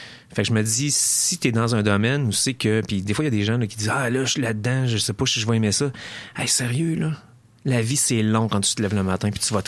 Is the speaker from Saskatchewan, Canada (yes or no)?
no; Beauport, Quebec, Canada; j'ai grandi à Beauport, en banlieue de Québec. J'étais à l'école à Ribambelle, après ça, Sainte-Chrétienne, Samuel de Champlain, etc.